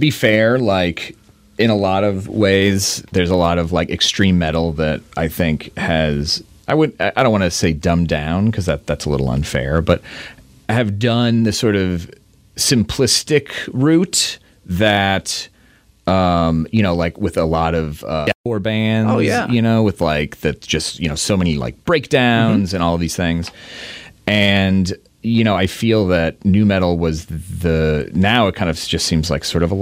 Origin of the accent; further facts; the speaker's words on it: Indiana, United States; I grew up in Indiana, so.